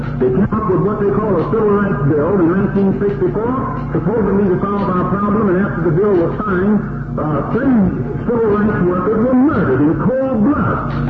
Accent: United States; But at the same time that I believe in that religion, I have to point out I'm also an American Negro.

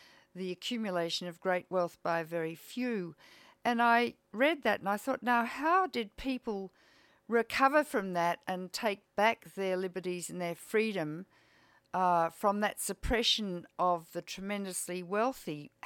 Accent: Australia; I just speak as an Australian

